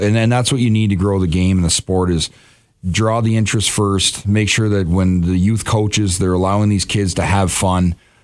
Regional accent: Canada; accent: Canadian; now in Ohio, United States; Well, I am from Canada.

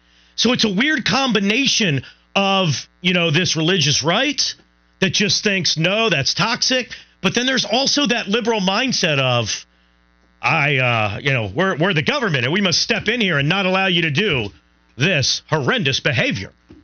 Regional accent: Pennsylvania, United States; I'm not that proud of Pennsylvania as my home state, but I'm not from Ohio.

